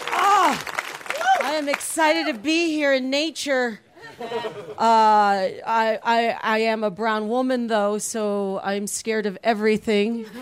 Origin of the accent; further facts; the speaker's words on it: McAllen, Texas, United States; I don't want to brag, but I come from a border town in the South called McAllen.